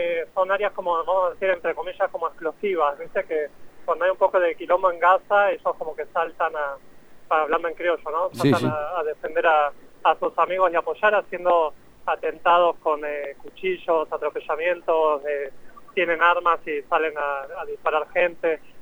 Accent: Argentina; moved away as an adult; now in Israel; Yo si bien nací en Argentina, viví en Argentina hasta los 26 años, yo soy israelí y me siento israelí también, me siento parte de esa sociedad

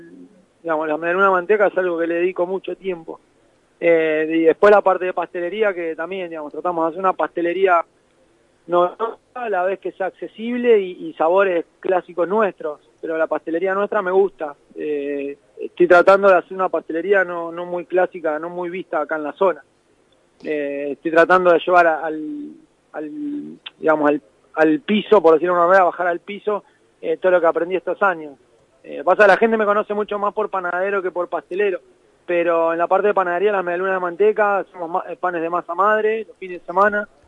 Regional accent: Berisso, Buenos Aires Province, Argentina; Yo soy de Berisso, me crié en Berisso, trabajé en Capital, di vuelta por tu estado, pero nunca me pude ir de Berisso.

